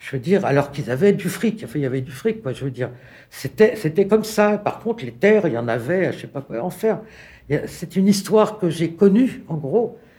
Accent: Gagny, Île-de-France, France; je suis de la région, je suis sur le plateau, mais je ne suis pas de Montfermeil, je suis de Gagny. C'est à la frontière là.

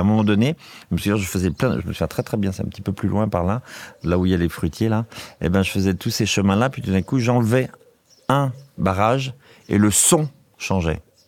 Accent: Pays de la Loire, France; il n'y a pas de singes chez moi en Vendée

